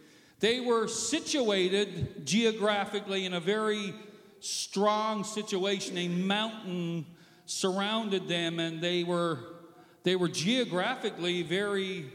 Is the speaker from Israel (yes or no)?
no; Newfoundland and Labrador, Canada; also born or lived in St. John's; I come from Newfoundland, and we spent a number of years living in the capital area of St. John's